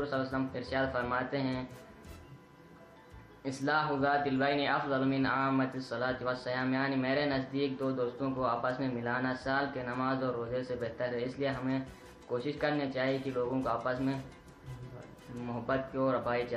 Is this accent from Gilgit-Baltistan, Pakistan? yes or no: yes; Gilgit, Gilgit-Baltistan, Pakistan; میں گلگت سے تعلق رکھتا ہوں.